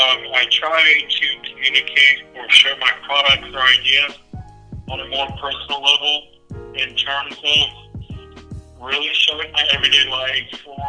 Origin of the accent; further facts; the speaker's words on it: San Diego, California, United States; I grew up in Southern California. So, to be specific, North County, San Diego.